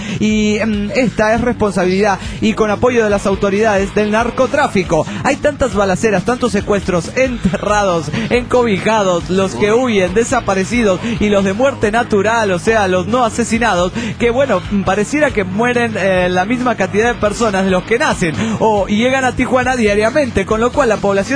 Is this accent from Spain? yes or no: no; Bogotá, Colombia; born there; Si mi memoria no me engaña, yo nací en aquella ciudad, en Bogotá, y recuerdo que en vez de ser una zona calurosa, es todo lo contrario. Por la altitud en la que se encuentra ubicada, hace un clima templado, tirando más a frío como el otoño europeo.